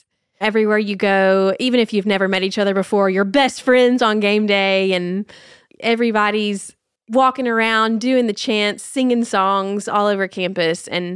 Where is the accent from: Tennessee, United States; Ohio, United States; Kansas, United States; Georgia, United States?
Tennessee, United States; Nashville; But when you're growing up in Nashville, I would watch the Cowboys with her and with my granddaddy.